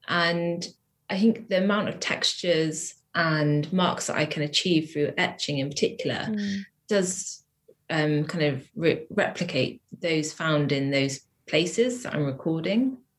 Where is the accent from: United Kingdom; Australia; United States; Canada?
United Kingdom; South West England; moved away as an adult; now in Bristol, United Kingdom; It came from when I first moved to Bristol. So I grew up in Wiltshire, which is like a small town in the countryside, which really beautiful. But I came here to study my master's